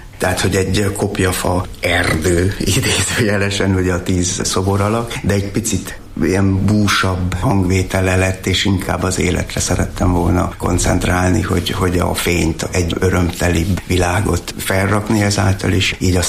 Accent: Kend, Mureș County, Romania; Én erdélyi vagyok, Marosvásárhely mellett születtem Kenden, és ott van a szülői ház

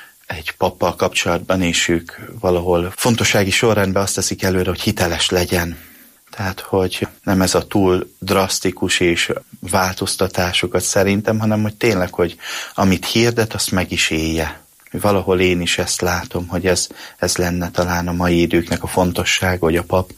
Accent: Mád, Borsod-Abaúj-Zemplén, Hungary; én egy hegyaljai kis faluból származom, amelynek a neve Mád községe

